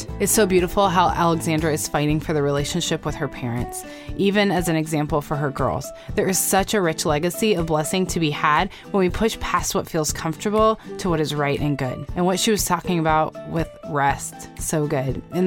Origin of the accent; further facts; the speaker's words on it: Arizona, United States; Maybe it's because I'm from Arizona, but I always think of how the Grand Canyon was carved by water.